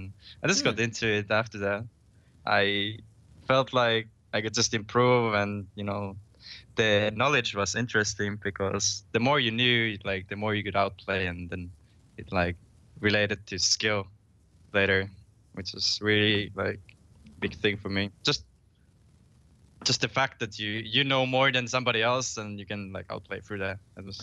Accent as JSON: {"language": "English", "town": "Helsinki", "region": "Uusimaa", "country": "Finland", "tie": "born or raised there", "second_language": "English", "said": "I was born in Finland, the capital city, Helsinki."}